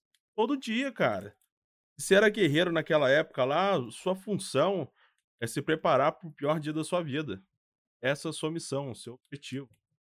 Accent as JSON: {"language": "Portuguese", "region": "Minas Gerais", "country": "Brazil", "tie": "born or raised there", "lives_now": "United States", "said": "eu sou natural de Minas Gerais, mas moro na Flórida, nos Estados Unidos. Breve, o doidão aqui tá mudando pra São Paulo"}